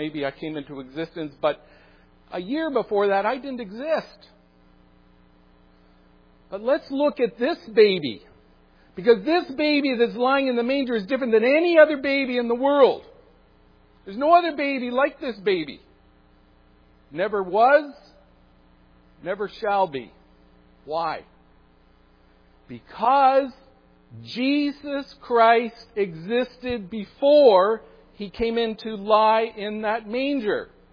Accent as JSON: {"language": "English", "town": "Toronto", "region": "Ontario", "country": "Canada", "tie": "born there", "said": "in Toronto, downtown Toronto, on June the 25th, 1959, and my parents, I'm sure, were very happy."}